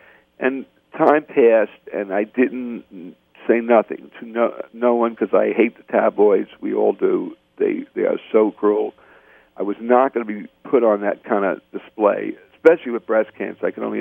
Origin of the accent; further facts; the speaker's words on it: Brooklyn, New York, United States; born there; I was born in Brooklyn. I did not have money. My family was very poor.